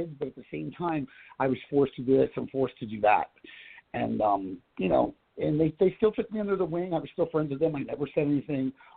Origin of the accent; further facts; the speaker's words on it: New Jersey, United States; born there; I was born in New Jersey, 1968, and, it was in basically a single-family home.